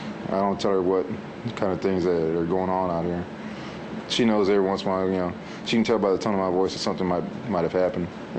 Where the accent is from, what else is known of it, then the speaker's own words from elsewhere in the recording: Victoria, Texas, United States; now in Richmond Hill, United States; I'm from Victoria, Texas. I've been in the Army for 19 years, currently living in Richmond Hill, Georgia.